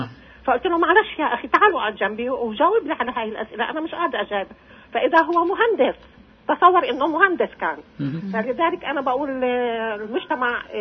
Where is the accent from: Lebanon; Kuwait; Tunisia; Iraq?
Iraq; فاحنا لما جيت من العراق